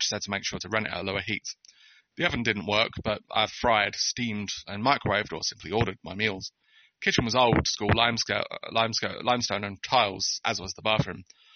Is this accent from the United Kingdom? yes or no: yes; England, United Kingdom; I'm in England now. I've just teleported to my home country.